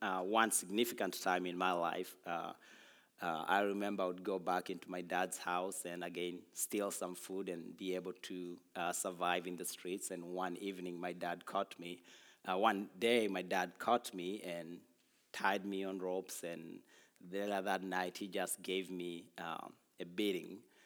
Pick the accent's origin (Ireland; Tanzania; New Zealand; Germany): Tanzania; now in United States; I'm from Tanzania, East Africa originally. I became a U.S. citizen last year, so yay.